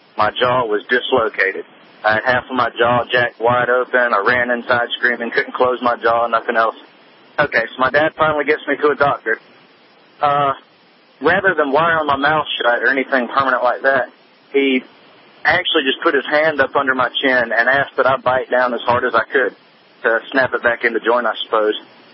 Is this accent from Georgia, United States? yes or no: yes; Georgia, United States; I'm from Georgia.